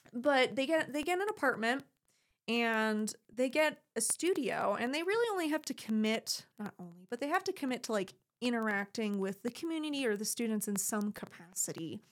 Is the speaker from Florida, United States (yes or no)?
yes; Florida, United States; also born or lived in Arizona; Again, I'm from Florida, and I did my master's in Arizona, and I never envisioned myself ever living in Colorado. And mm-hmm. I am from big cities, you know, a minimum 100,000 people.